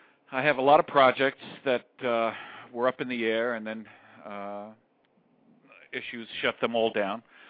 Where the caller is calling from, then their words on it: New York, United States; I am calling from New York.